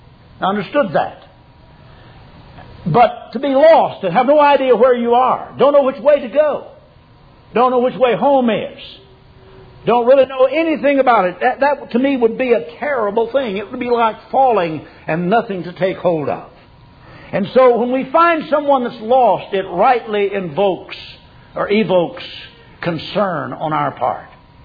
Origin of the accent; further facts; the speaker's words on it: Oklahoma, United States; born or raised there